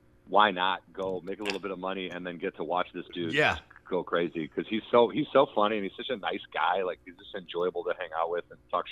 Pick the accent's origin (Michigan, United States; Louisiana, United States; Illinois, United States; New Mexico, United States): Illinois, United States; Warrenville; So I'm born and raised in Warrenville, Illinois, and literally came home from morning kindergarten every day